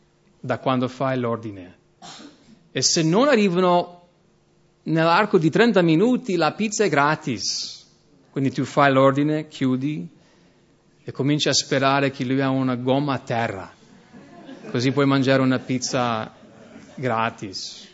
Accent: United States; now in Italy; Forse un po' meno qui che in America, però sai da dove vengo io?

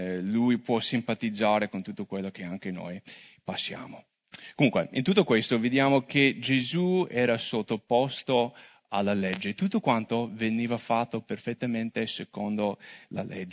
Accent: United States; io sono americano e durante Covid il governatore dello stato in cui abito, Minnesota

